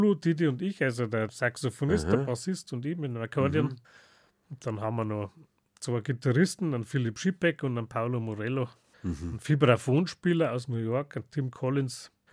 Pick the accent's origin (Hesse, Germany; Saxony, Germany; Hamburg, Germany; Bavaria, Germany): Bavaria, Germany; Fischbachau; Ja, also wenn man es genau nimmt, aus Eppach, aber das gehört zur Gemeinde Fischbachau.